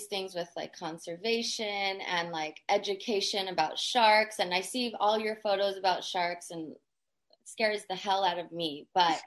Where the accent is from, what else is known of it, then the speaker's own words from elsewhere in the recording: San Diego, California, United States; And I'm from San Diego.